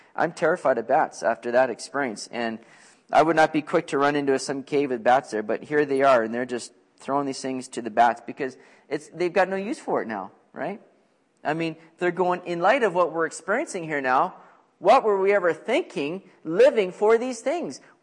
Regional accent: Richmond, British Columbia, Canada; I grew up in Richmond and everybody was worried, you know, when an earthquake hits, man, we're just a sinking island there

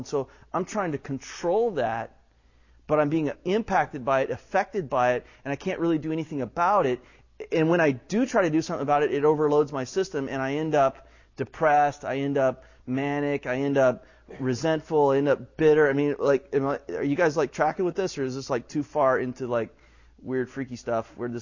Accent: United States; maybe I'm a Christian because I grew up in America to parents that had been believers.

